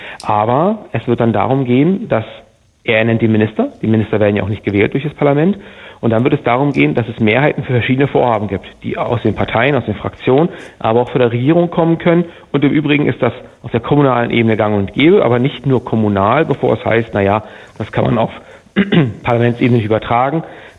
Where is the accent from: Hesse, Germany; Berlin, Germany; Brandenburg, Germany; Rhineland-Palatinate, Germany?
Brandenburg, Germany; Bernau; ein Direktmandat erringen konnten in meiner Heimatstadt in Bernau